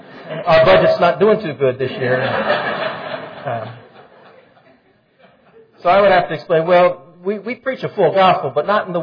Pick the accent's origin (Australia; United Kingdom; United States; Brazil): United States; Maryland; I grew up in Maryland.